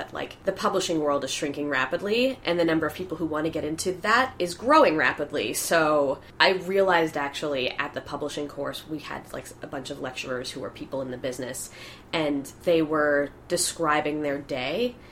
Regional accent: Connecticut, United States; now in Astoria, United States; I was raised in Connecticut, but I never was okay with that. So I consider myself a New Yorker for life.

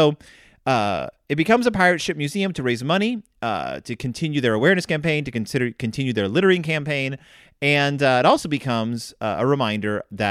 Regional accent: Texas, United States; When I was a kid, I grew up in Texas, and there was this huge problem with littering on the freeways.

